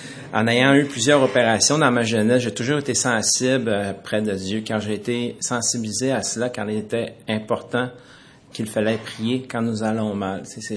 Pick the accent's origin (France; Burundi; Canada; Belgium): Canada; Chicoutimi, Quebec; born there; Je suis né à Chicoutimi.